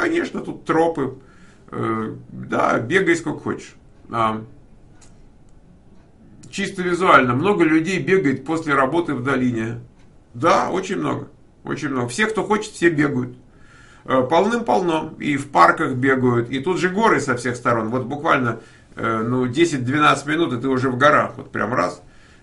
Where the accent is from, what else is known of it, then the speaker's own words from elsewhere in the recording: Russia; accent: Russian; now in United States; с моей там жидовской мордой и с моим русским акцентом